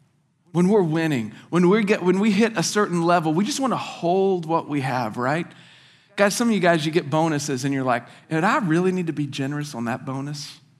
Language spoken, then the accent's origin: English; Oklahoma, United States; A lot of you guys know I'm from Oklahoma and I love OU football.